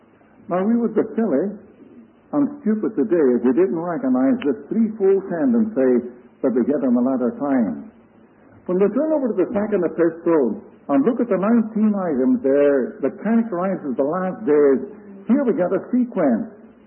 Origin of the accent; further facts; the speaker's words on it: Ireland; accent: Irish; moved away as an adult; now in Angola; I suppose most of you can tell by my tongue that I'm an Irishman. I lived there until I was 21 years old. I had my education in Ireland. And then for 37 years, we have lived in another Roman Catholic country over in Angola.